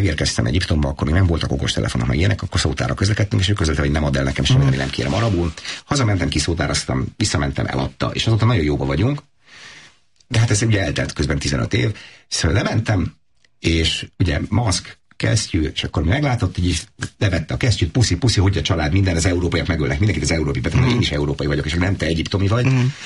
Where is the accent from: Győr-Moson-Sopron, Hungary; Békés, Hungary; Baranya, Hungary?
Győr-Moson-Sopron, Hungary; Sopron; born or raised there